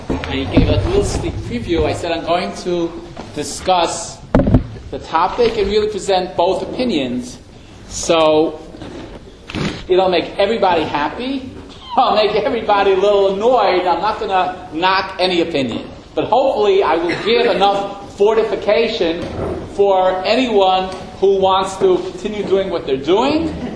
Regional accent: New York, United States; also born or lived in Chicago; I was born in Chicago, and then I grew up in New York

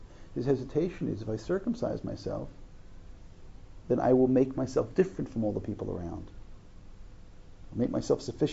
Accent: Brooklyn, New York, United States; I grew up in an Italian neighborhood in Brooklyn. So I feel closest to Italy. I grew up in Bensonhurst. Everyone was either Jewish or Italian.

